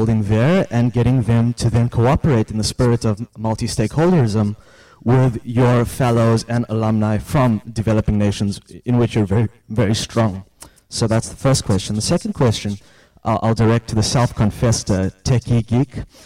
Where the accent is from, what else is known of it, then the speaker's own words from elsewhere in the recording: South Africa; from South Africa. Two quick questions.